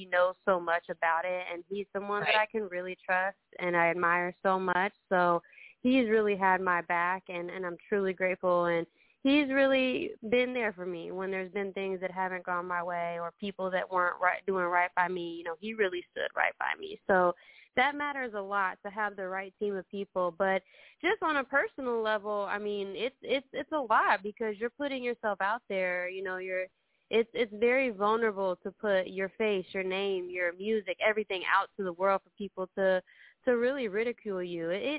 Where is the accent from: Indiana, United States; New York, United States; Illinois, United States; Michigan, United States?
Indiana, United States; Indianapolis; Yeah, so I'm born and raised in Indianapolis.